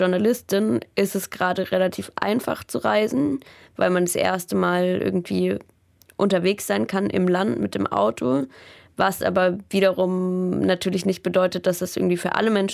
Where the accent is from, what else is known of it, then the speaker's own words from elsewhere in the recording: Baden-Baden, Baden-Württemberg, Germany; ich bin in Baden-Baden aufgewachsen